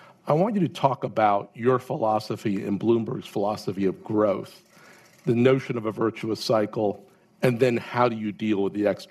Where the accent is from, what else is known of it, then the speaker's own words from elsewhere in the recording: Brooklyn, New York, United States; I grew up in Brooklyn, New York. near Coney Island when Brooklyn was Brooklyn.